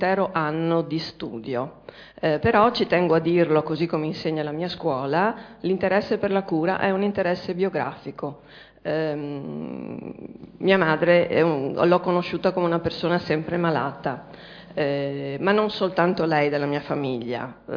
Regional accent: Mestre, Veneto, Italy; vengo da Mestre, dunque gioco in casa

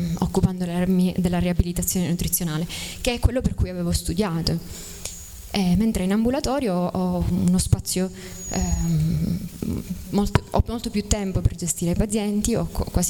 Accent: Ragusa, Sicily, Italy; now in Milan, Italy; ho studiato all'università di Catania. Sono laureata nel... mi sono iscritta all'IPASVI di Ragusa, che è da dove vengo io. Dopodiché ho trovato il mio primo lavoro a Milano

